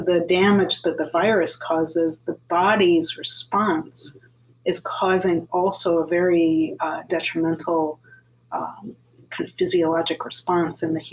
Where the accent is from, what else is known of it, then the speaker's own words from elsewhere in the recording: Iowa City, Iowa, United States; I grew up in Iowa City, where I was surrounded by all of these really bright faculty members and scientists that are in this town.